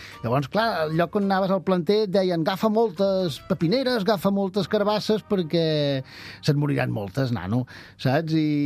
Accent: Barcelona, Catalonia, Spain; Jo soc de Barcelona, nascut a Barcelona, i la Mònica també és nascuda a Barcelona, però té tota la seva família procedeix del Delta de l'Ebre, i el meu avi també té lligams per allà baix, també, que provenen d'allà.

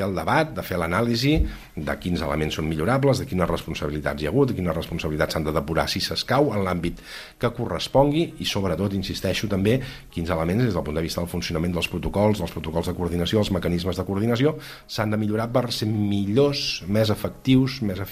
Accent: Catalonia, Spain; M'encanta el paisatge de la meva comarca, de la comarca de l'Ona. És un paisatge de transició entre la zona més verda de Catalunya i la zona més ja segarrenca o de la plana de Lleida

